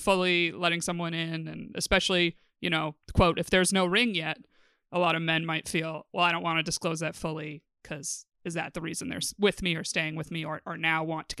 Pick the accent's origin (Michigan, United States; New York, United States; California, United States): New York, United States; Norwich; Norwich, New York, baby. Yeah, upstate.